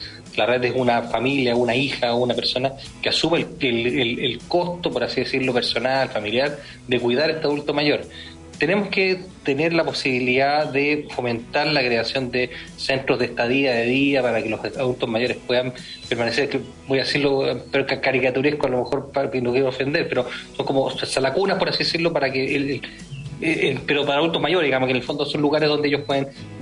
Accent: Colina, Santiago Metropolitan Region, Chile; Yo vengo de Colina, que Colina es bastante verde, es más agrícola

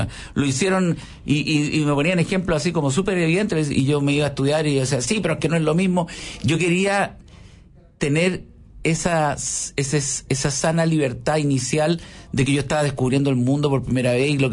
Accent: Chile; somos todos chilenos

